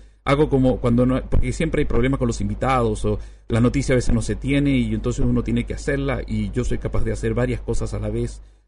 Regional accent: Chile; Yo tengo estudios afuera en Colombia, en Radio Colombiana, y soy chileno recién llegado

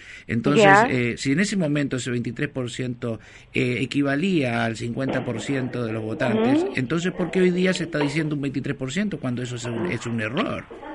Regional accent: Argentina; Somos argentinos y nosotros hicimos asesorías en su momento al gobierno argentino.

